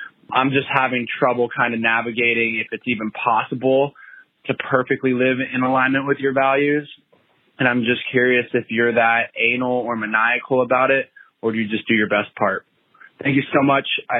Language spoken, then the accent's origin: English; Missoula, Montana, United States; I'm from Missoula, Montana.